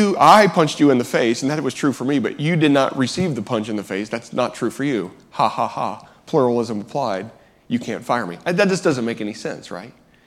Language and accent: English; Indiana, United States; In Indiana, my home state, this past week, there's a firestorm erupting